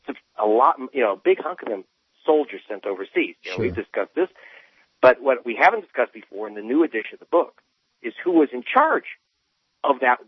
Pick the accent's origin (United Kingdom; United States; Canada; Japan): United States; I'm American, and Rove is un-American, and now let's get that straight.